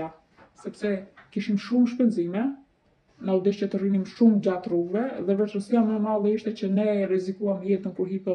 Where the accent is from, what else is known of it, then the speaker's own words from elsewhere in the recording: North, Albania; now in Durrës, Albania; unë jam nga Veriu. Jeta ime në Shqipëri ishte jetë shumë e mirë, jetë familjare. Unë për kohë gjatë jetoja në fshat me familjarët e mi